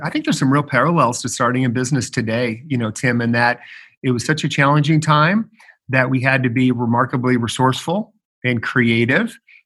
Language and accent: English; Chicago, Illinois, United States; also born or lived in Ohio; now in Indianapolis, United States; it reinforces that I'm such a Midwesterner. Good heavens. Born in Ohio, grew up in Chicago, and now in Indy. But I love the Midwest and love Midwest tech.